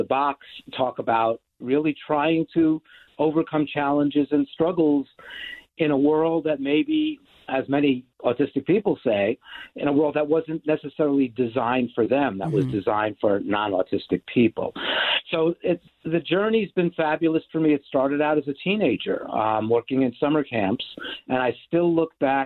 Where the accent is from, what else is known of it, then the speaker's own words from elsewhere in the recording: New York City, New York, United States; I was a kid growing up in New York City, in a lower middle class family